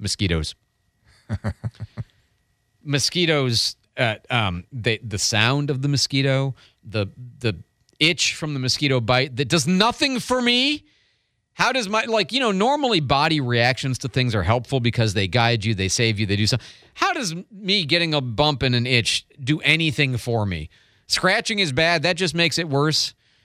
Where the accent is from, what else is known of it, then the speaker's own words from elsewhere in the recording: Midwest, United States; I grew up in the Midwest with cicadas.